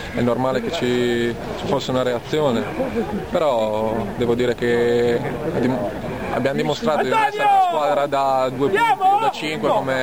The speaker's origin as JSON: {"language": "Italian", "town": "Alessandria", "region": "Piedmont", "country": "Italy", "said": "perché sono di Alessandria"}